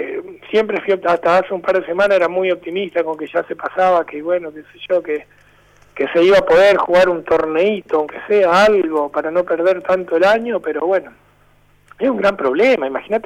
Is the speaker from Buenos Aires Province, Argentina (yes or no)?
no; Santa Fe, Argentina; viste cómo somos acá en Santa Fe, como los argentinos